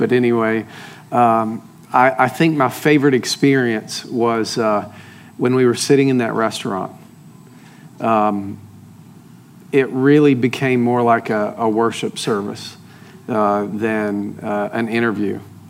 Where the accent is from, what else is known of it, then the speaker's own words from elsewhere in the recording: Tennessee, United States; also born or lived in Staten Island, New York; I know I don't sound like a New Yorker. That's because I grew up in East Tennessee, but I was in Staten Island, on the North Shore of Staten Island, for almost 13 years